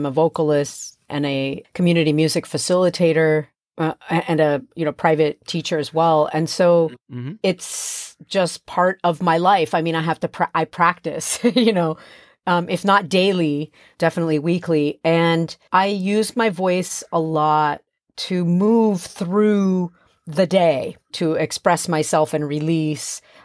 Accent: Venezuela; English is a second language; I grew up in Venezuela I was born in 71. I just turned 50.

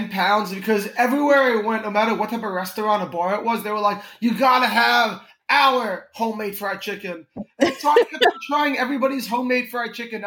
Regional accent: Connecticut, United States; accent: New York; now in New York, United States; I'm from Connecticut. I'm not from New York. I live in New York now.

